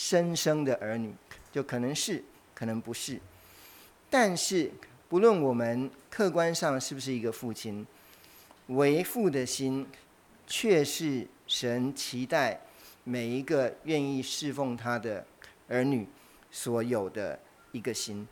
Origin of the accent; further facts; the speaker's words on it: Taiwan; 那其实就是我们台湾那边比较独特的